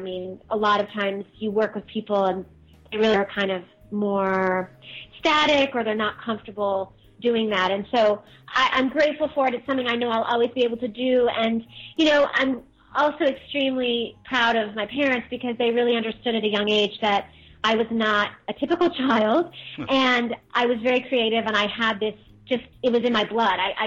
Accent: New York, United States; now in Los Angeles, United States; I mean, I'm from New York. But I said, well, I've been in New York. I've done New York. What about LA? And so I said, well, I'm going to come out to LA and see what happens.

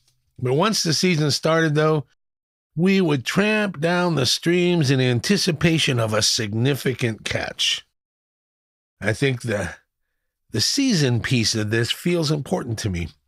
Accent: New York, United States; I grew up back on the East Coast in upstate New York

